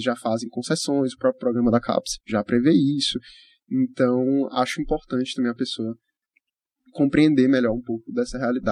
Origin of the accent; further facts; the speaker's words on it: Fortaleza, Ceará, Brazil; quando você chega lá falando, ah, eu sou de Fortaleza